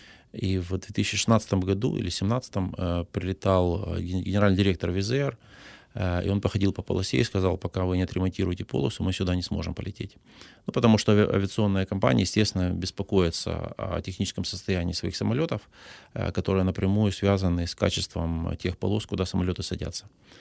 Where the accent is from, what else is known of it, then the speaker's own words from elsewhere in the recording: Mykolaiv, Mykolaiv Oblast, Ukraine; я из Николаева сам родом, мог улететь там в Питер в свое время.